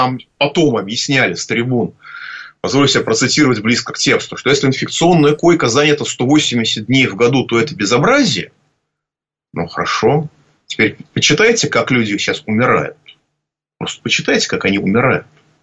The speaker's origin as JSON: {"language": "Russian", "region": "Moscow", "country": "Russia", "said": "я москвич"}